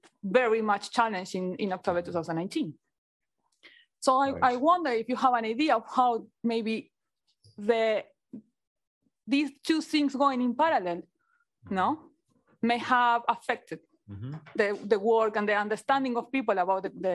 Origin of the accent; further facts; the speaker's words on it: Uruguay; I'm from Uruguay.